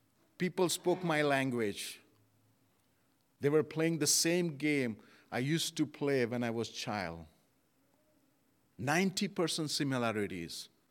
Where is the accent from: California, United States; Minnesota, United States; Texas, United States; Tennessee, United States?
Tennessee, United States; I come from Tennessee and I go to Methodist church there.